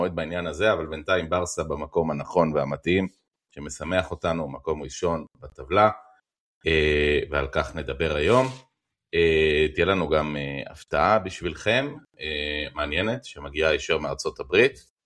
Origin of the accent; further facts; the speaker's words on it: Jerusalem, Jerusalem District, Israel; אני שונא קור, אני גדלתי בירושלים